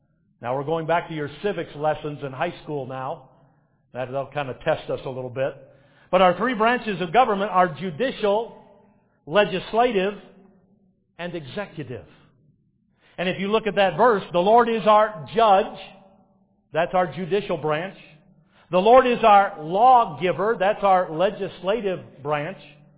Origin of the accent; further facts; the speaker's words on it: Detroit, Michigan, United States; My hometown, don't boo, all right? My hometown of Detroit.